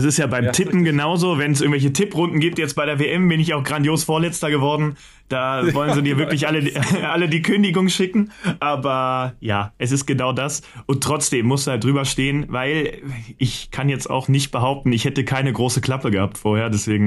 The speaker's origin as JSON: {"language": "German", "town": "Paderborn", "region": "North Rhine-Westphalia", "country": "Germany", "said": "Genau, ich komme aus Paderborn"}